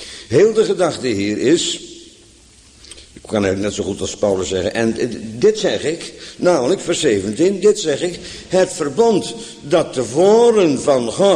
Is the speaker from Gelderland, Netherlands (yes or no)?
no; Bodegraven, South Holland, Netherlands; Hoewel, ik kom uit Bodegraven